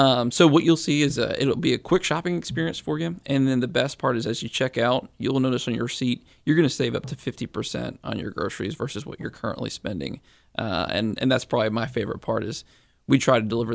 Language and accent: English; Georgia, United States; now in Central Virginia, United States; So I am from South Georgia. I went to the University of Georgia